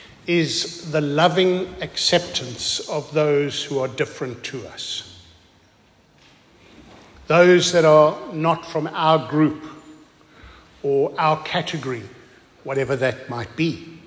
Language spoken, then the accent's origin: English; Australia; We are Australian, and if you don't have a visa, you cannot come to us.